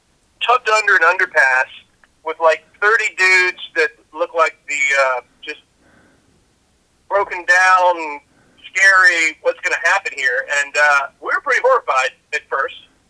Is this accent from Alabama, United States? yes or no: yes; Alabama, United States; I went to LSU for 1 year, but I grew up in Alabama